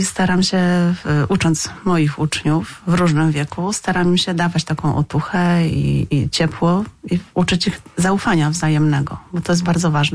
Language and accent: Polish; Kielce, Świętokrzyskie Voivodeship, Poland; Wychowywałam się właściwie w domku przy lesie. No ale później nadszedł ten czas, kiedy trzeba było do szkoły jednak pójść. W związku z tym rodzice przeprowadzili się do Kielc.